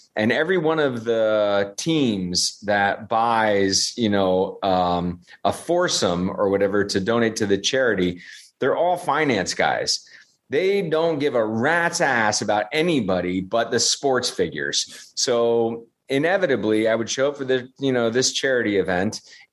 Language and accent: English; United States; And I don't speak any other languages. You know, I'm American, the typical American jerk.